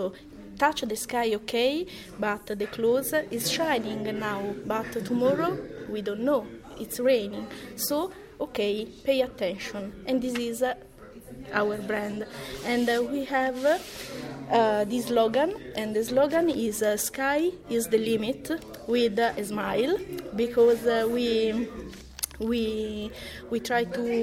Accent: Italy; English is a second language; I'm from Italy, and the organization is an association.

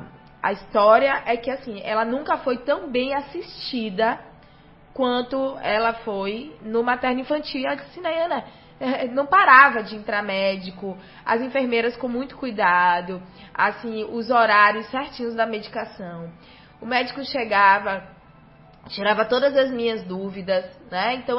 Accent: Ilhéus, Bahia, Brazil; Nós somos de Ilhéus, devíamos ter olhos de engrandecer o que tem dentro de Ilhéus.

